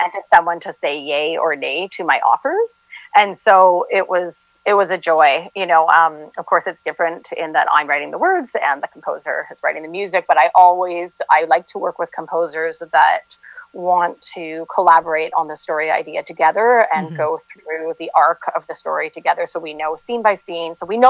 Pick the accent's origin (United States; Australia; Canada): Canada; Hamilton, Ontario; And then I had another play that was supposed to be done in May in my hometown where I live now, Hamilton, uh-huh. Ontario